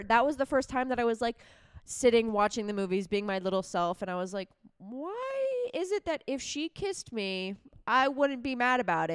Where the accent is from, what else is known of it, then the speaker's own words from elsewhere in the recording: United States; I'm an American. I'm not a lesbian. I'm from USA.